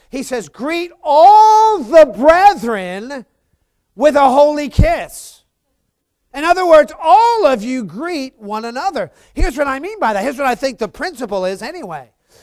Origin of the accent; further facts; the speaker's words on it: Baltimore, Maryland, United States; born there; I'm Northeast. I was born in Baltimore, you know, and so we have our box, right?